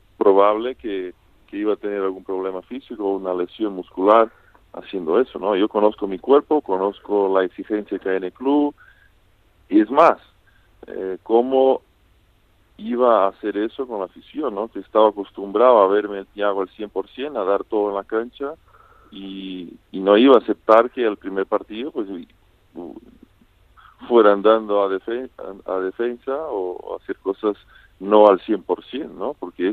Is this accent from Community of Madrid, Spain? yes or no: no; Vitoria-Gasteiz, Basque Country, Spain; Sí, crecí en Vitoria, aprendí todo lo que juego y sé, fue en Vitoria, ¿no?